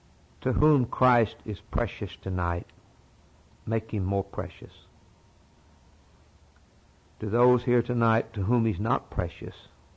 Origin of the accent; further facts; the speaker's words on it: United States; I'm glad I'm an American. I'm glad I'm free.